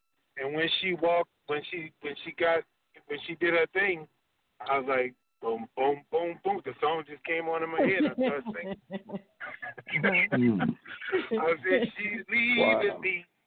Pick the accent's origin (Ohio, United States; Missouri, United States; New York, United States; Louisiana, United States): Louisiana, United States; New Orleans; I'm originally from New Orleans. I'm American mutt.